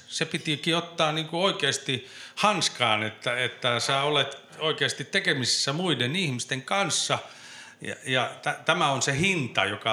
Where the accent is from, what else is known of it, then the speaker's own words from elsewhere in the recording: Kerava, Uusimaa, Finland; Minä kun olen Keravalta, niin minä joudun käsin huitomaan ja yrittämään löytämään epätoivoisesti sanoja.